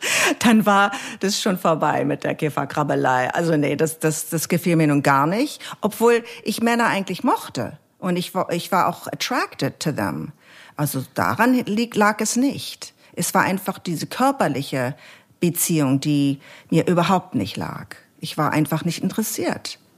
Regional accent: Berlin, Germany; now in California, United States; meine Heimat, wenn man sich das so dann anguckt, ist immer noch Berlin. Meine Heimat. Ich bin aus Berlin, obwohl...

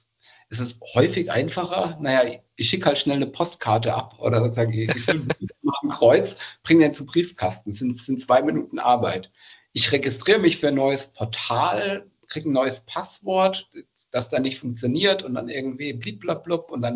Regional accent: Bavaria, Germany; aus Bayern komme ich

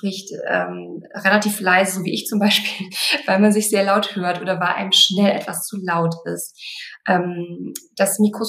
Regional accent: Berlin, Germany; Ich komme aus Berlin. Ich bin 43 Jahre alt

